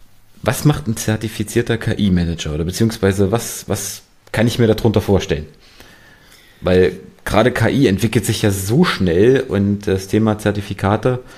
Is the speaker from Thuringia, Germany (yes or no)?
yes; Erfurt, Thuringia, Germany; ich komme aus Erfurt